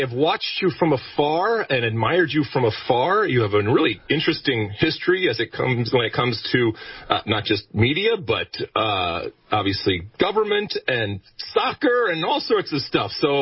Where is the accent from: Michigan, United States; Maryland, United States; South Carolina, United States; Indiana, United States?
Michigan, United States; But I am certainly a product of the youth soccer system, although growing up in Michigan, I actually played as much and at times even more hockey growing up